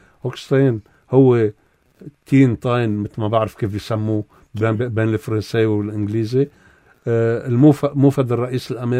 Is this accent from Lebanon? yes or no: yes; Lebanon; بالنسبة لنا كلبنانيين